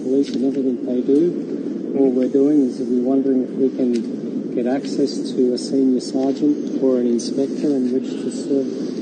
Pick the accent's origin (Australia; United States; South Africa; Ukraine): Australia; I am an Australian concerned for my country.